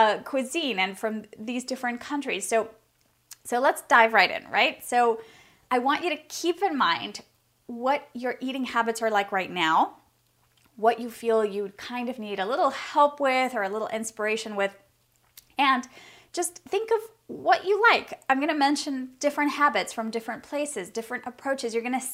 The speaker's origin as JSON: {"language": "English", "country": "Venezuela", "tie": "born or raised there", "also_born_or_lived": "United States", "lives_now": "Spain", "said": "I was born and raised in Venezuela, as you know. I have lived in the United States and I have lived and I'm currently living in Spain."}